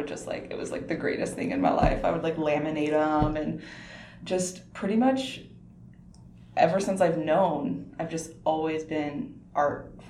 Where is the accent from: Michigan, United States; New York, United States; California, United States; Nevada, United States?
Nevada, United States; Las Vegas; And I'm born and raised in Las Vegas, so it's great.